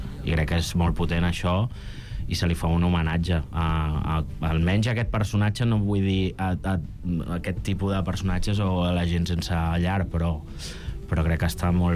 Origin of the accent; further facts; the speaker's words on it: El Masnou, Catalonia, Spain; Sí, sí, jo soc de Masnou.